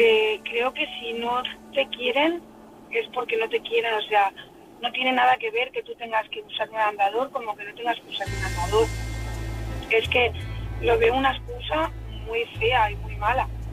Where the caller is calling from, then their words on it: Barcelona, Catalonia, Spain; llamo de Barcelona.